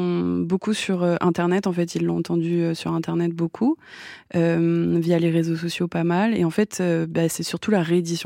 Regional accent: France; je suis française, donc peut-être la chose la plus française en moi, c'est moi.

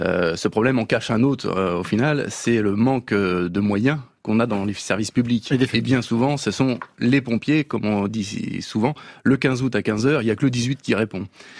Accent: Rouen, Normandy, France; Je viens de Rouen.

